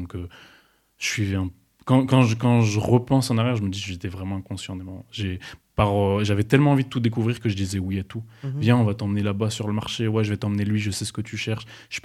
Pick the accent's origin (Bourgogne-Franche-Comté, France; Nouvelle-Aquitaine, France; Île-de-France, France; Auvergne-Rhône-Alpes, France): Bourgogne-Franche-Comté, France; Mâcon; also born or lived in Besançon; Moi, je suis né à Besançon. Mmh. Ensuite, j'ai vécu une dizaine d'années dans la ZUP de Mâcon-Nord, en fait, dans le quartier de Mâcon-Nord. Après, je suis parti une dizaine d'années dans la banlieue sud-ouest de Lyonnaise. C'est une ville qui s'appelle Saint-Genis-Laval.